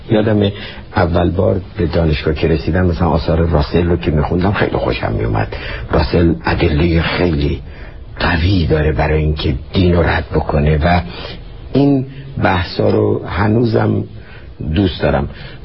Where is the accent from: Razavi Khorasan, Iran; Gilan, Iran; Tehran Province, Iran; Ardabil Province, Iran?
Tehran Province, Iran; Tehran; born there; من بالای چهارراه درواز دولاب، خیابون شهباز که هفته شهریور امروز اسمش هست، به خیابون ساسان به دنیا آمدم.